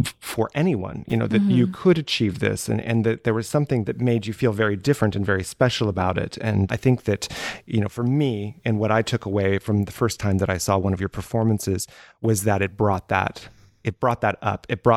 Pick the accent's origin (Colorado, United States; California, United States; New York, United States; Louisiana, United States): California, United States; Los Angeles; I grew up in Los Angeles in the Valley. I always felt very much as an underdog being from the Valley, and now I'm very proud of it.